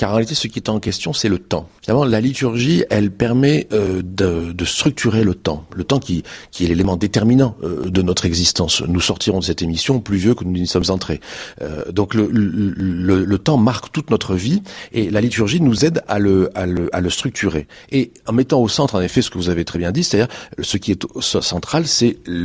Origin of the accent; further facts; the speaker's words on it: Marseille, Provence-Alpes-Côte d'Azur, France; je suis marseillais. Donc, au bord de la mer, mais sans connaître les marées.